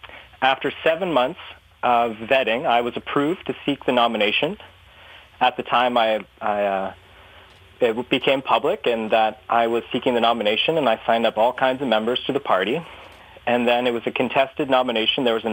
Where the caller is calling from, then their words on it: Ontario, Canada; I'm calling from Ormadonte in Simcoe North.